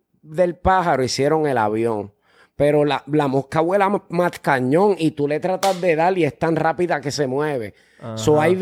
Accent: Carolina, Puerto Rico; Yo soy de Puerto de Carolina, pero en el monte de Canóvanas, para el Yunque, para allá, para Palmasola.

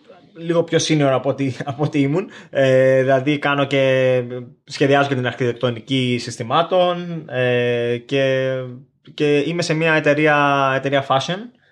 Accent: Rhodes, South Aegean, Greece; moved away as an adult; now in United Kingdom; Η αλήθεια είναι ότι εγώ είμαι από Ρόδο. Είχα μια καλή δουλειά σαν website developer στην ουσία στη Ρόδο.

